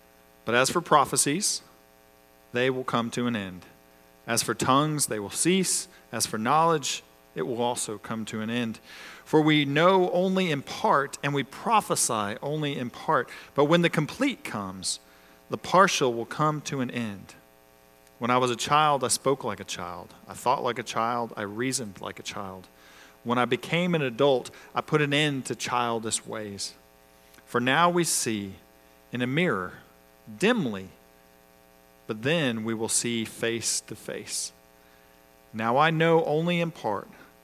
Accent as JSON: {"language": "English", "town": "Enterprise", "region": "Alabama", "country": "United States", "tie": "born there", "also_born_or_lived": "Germany", "said": "I was born down in Enterprise, Alabama, at Fort Rucker. I was born kind of into the military. And shortly after I was born, we moved to Germany, kind of out of the country."}